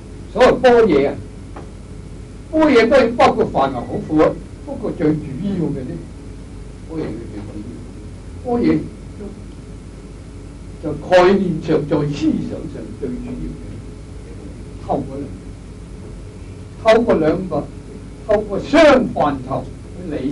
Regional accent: China; 我係中國人

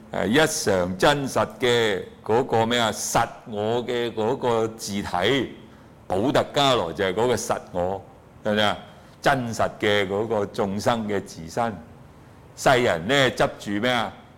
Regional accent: China; 我們中國人呢就執著那個什麼那個魂魄，

